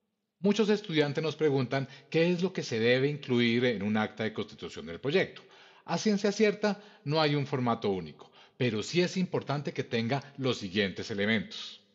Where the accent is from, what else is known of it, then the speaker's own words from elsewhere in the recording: Colombia; Ya aquí en Colombia, aquí en mi país, nos están obligando